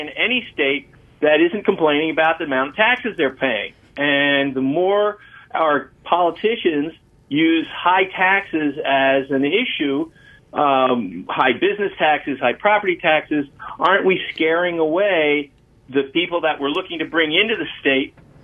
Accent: Connecticut, United States; now in Vermont, United States; Basically, what I was looking at ever since I've been in Vermont for 11 years now, and I came from Connecticut, and the taxes that I'm paying in Vermont are much lower than what I was paying in Connecticut

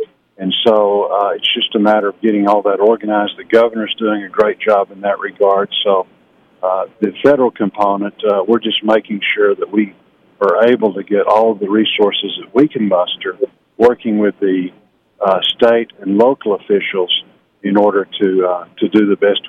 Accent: Fort Smith, Arkansas, United States; Well, I grew up in Fort Smith, and they've really taken a lot of the brunt of this.

